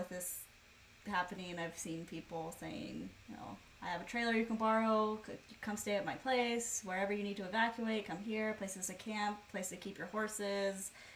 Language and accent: English; Washington, United States; And we are from Washington. There's lots of craft breweries around here.